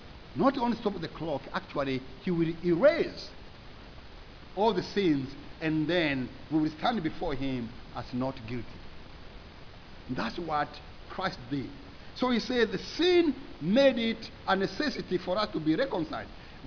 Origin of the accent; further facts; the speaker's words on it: Rwanda; born there; when I was born in Rwanda, of course, our traditional belief was that new life or life itself